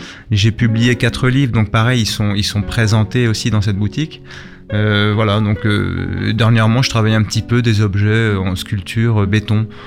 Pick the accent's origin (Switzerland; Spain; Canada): Spain; Madrid, Community of Madrid; also born or lived in Paris / Orléans; now in Le Havre, France; de Madrid, et mon père est belge de Namur. Ils se sont rencontrés en Irlande, et j'ai vécu 10 ans à Madrid, 10 ans à Paris, 6 ans à Orléans, et ça fait maintenant une dizaine d'années que je suis installé au Havre avec mes enfants.